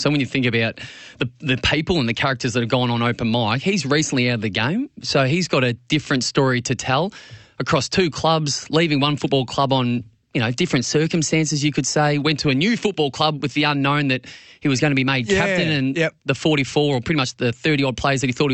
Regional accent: Bendigo, Victoria, Australia; I'm from Bendigo.

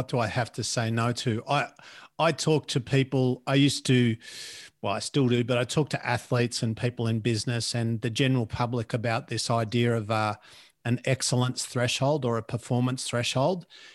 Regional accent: Moe, Victoria, Australia; I'm a bogan too. I grew up in Latrobe Valley, which is a particularly lovely, beautiful, gorgeous, yet bogany area. And I grew up in the most bogany of bogany towns, which is Moe.

